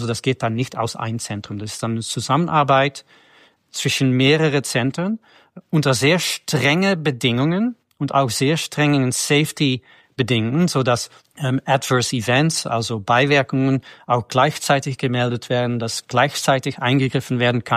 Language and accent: German; Netherlands; German is a second language; now in Germany; ich bin Holländer, ich bin seit 25 Jahren nicht mehr in die Niederlande